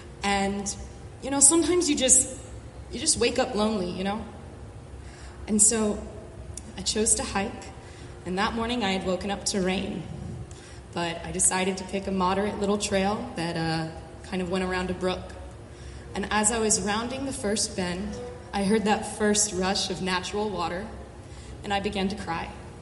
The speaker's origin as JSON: {"language": "English", "town": "Baltimore", "region": "Maryland", "country": "United States", "said": "I'm from Baltimore. This is my first time in the Smokies"}